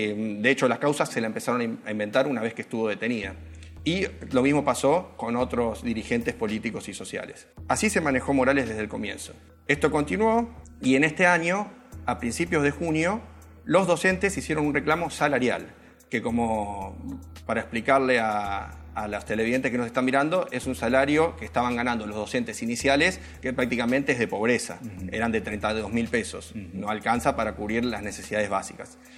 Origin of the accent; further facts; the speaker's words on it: Argentina; la pregunta para hacernos como argentinos es